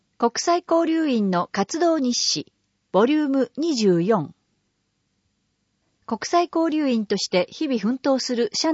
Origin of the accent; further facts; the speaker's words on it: Seattle, Washington, United States; Japanese is a second language; now in Japan; 3月は春が来ると感じますが、僕の出身地のシアトル市は大抵雨です。